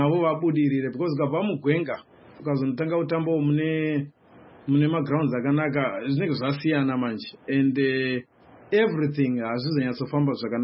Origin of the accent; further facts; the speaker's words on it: Bulawayo, Zimbabwe; When I grew up in Mpopoma, the government were allocating monies to improve community.